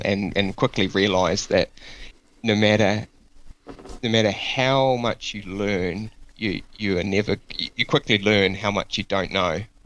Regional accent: Kaitaia, Northland, New Zealand; also born or lived in Dunedin; I actually grew up in a little township called Kaitaia, right at the top of North Island, and moved, studied in Dunedin a number of years ago, and then moved to the TY smelter 17 years ago.

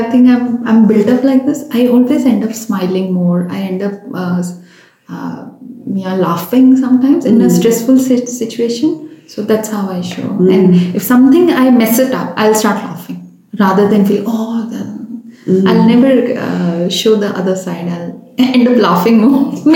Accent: India; I'm an Indian.

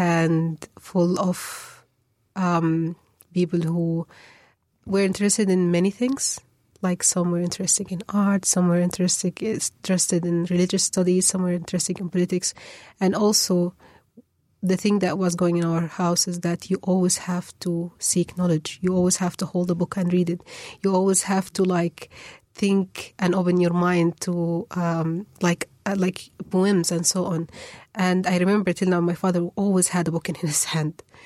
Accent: Qatar; English is a second language; also born or lived in Sudan; I grew up in Qatar. Like, my school was in Qatar. My study was in Qatar, but like the 3 or 4 months of the year where I had vacation, we spent them in Sudan.

